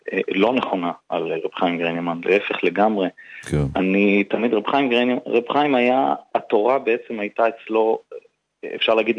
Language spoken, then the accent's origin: Hebrew; Bnei Brak, Tel Aviv District, Israel; אני גדלתי ברחוב, ברחוב רבסי, בנברק, שם גדלתי, שם נולדתי.